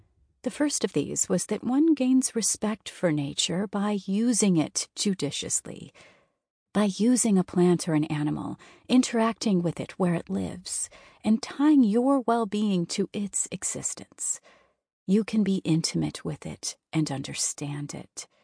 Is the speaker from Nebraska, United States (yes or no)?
no; California, United States; I began to wonder about the ways in which the native peoples of my home state, California, had managed wildland resources